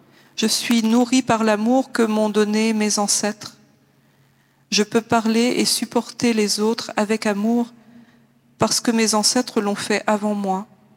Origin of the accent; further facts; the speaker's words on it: Jerusalem, Palestine; Je suis née et j'ai grandi à Jérusalem. Je suis une chrétienne luthérienne. Vivre comme femme palestinienne a toujours été un défi et rien n'a changé.